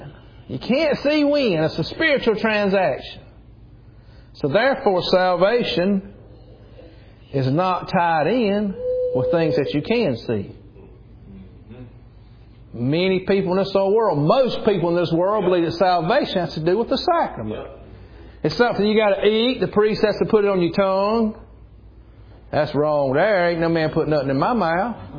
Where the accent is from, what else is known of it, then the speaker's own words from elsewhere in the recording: Lyesville, North Carolina, United States; I remember when I was a little boy, and I was raised up on Main Street, Lyesville, North Carolina.